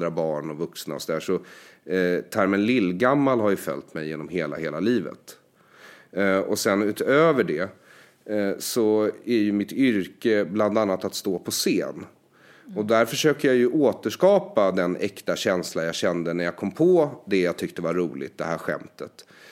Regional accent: Sweden; den här bekväma situationen jag har vuxit upp med i Sverige, den är helt fel för mina gener egentligen.

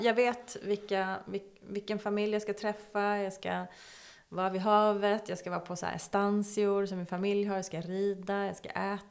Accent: Sweden; born there; Jag föddes i Sverige. Min mamma var gravid.

